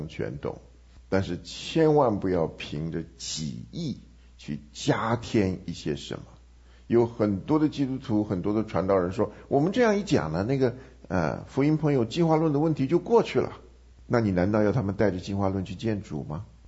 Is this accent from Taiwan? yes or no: no; China; 我们中国人讲画蛇添足